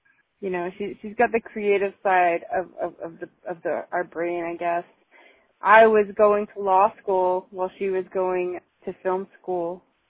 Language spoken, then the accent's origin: English; Kirtland, New Mexico, United States; I grew up in Kirtland, New Mexico. I should say I was born in Shiprock, New Mexico, and I was raised in Kirtland, New Mexico. So I'm a native New Mexican.